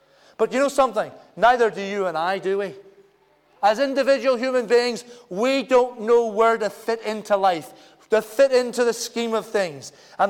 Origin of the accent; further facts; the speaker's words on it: Northern Ireland, United Kingdom; I want to say that I'm Irish, but I don't know whether I was included in that, because I'm a northerner, and I'm British.